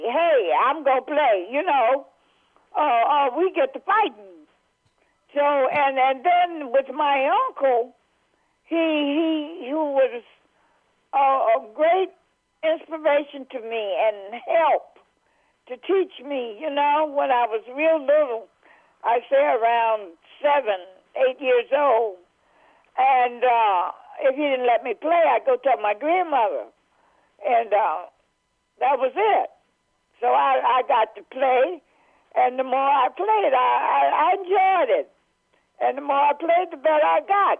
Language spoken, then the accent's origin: English; South Carolina, United States; born there; Well, actually, dear, where I came from, I was born in South Carolina. And down south, we really had nothing else to do.